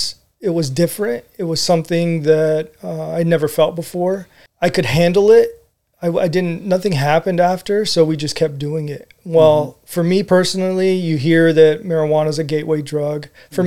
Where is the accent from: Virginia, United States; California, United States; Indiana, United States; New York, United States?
California, United States; Redlands; I grew up in Redlands, California.